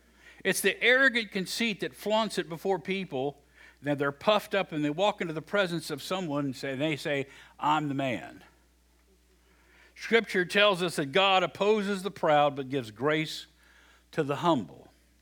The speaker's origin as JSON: {"language": "English", "region": "West Virginia", "country": "United States", "tie": "born or raised there", "said": "Those are some things I've heard growing up in West Virginia, at least."}